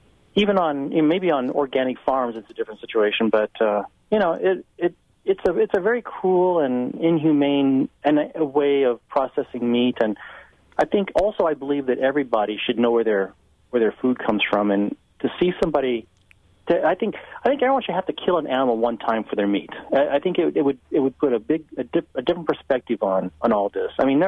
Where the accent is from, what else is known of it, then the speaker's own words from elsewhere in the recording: Oregon, United States; now in Wisconsin, United States; at least in Wisconsin here, I'm from Oregon originally, but here in Wisconsin